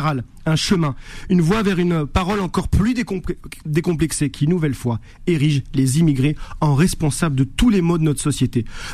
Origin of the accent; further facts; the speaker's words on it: France; c'est un arabe qui vous parle. Cette loi, certes, elle ne me concerne pas, car je le répète, je suis français